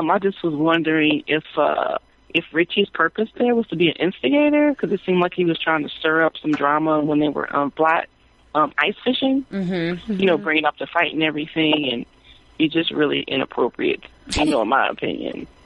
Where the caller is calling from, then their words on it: Dallas, Texas, United States; calling from Dallas.